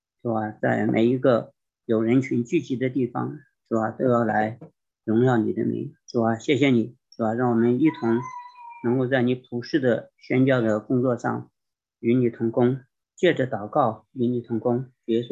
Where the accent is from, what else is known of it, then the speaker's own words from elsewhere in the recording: China; 我首先跟大家介绍一下，其实我是大陆人啊。